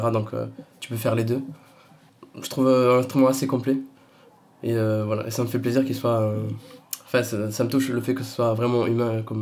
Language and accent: French; Italy; j'ai grandi en Italie, donc j'ai fait mon enfance et mon adolescence là-bas.